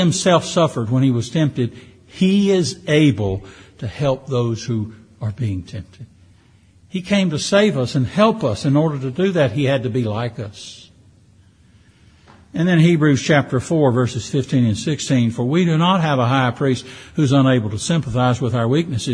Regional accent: Florence, Alabama, United States; born there; I was born in Florence, Alabama. I didn't exist before I was born in Florence, Alabama.

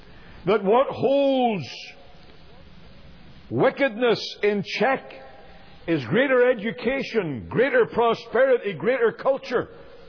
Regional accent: Northern Ireland, United Kingdom; I was preaching in my home country, in Northern Ireland

